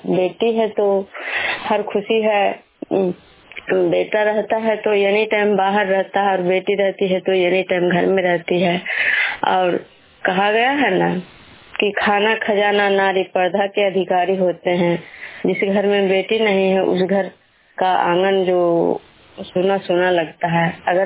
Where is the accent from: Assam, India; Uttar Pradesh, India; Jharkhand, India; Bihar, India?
Bihar, India; Vishnupur